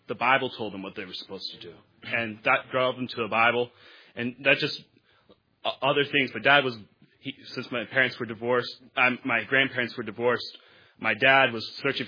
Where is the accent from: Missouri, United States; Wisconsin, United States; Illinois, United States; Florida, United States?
Wisconsin, United States; Milwaukee; we went up to Wisconsin where my roots are at, and I got to see all my relatives and see my hometown of Milwaukee, which is not much.